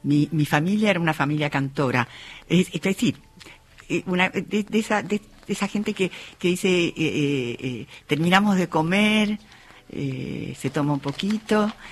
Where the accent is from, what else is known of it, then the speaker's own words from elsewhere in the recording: Chile; also born or lived in Mendoza, Argentina; Y yo nací en Mendoza. Primero la familia se ubicó allí y luego pasaron a Chile. Yo tenía meses, así que todo mi recuerdo de infancia está en Chile.